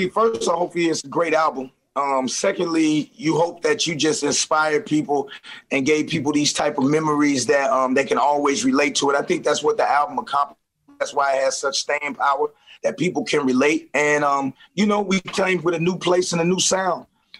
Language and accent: English; St. Louis, Missouri, United States; just like I'm from St. Louis. So this means a lot, not just for myself, but from where I'm from